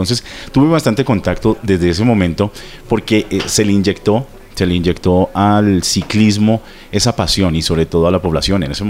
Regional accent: Duitama, Boyacá, Colombia; Exactamente, yo tuve la posibilidad de criarme en Boyacá

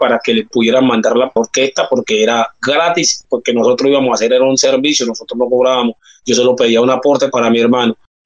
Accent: Cuba; soy cubano, pero la raíz viene de África

